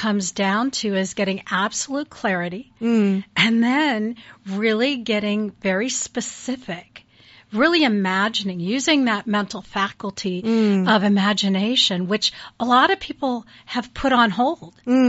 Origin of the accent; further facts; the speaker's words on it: Erie, Pennsylvania, United States; And I always, I grew up in Erie, Pennsylvania.